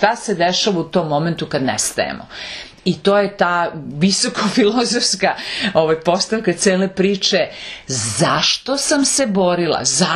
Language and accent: Serbian; Serbia; To stradanje ja prosto sam imala kao Srpkinja dužnost da prenesem mojim sugrađanima, prijateljima u dalekoj Švedskoj.